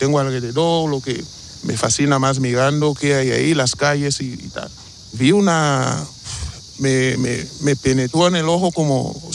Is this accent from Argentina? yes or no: no; Equatorial Guinea; moved away as an adult; now in Spain; soy de Guinea Ecuatorial, venimos con visado y muy orgullosa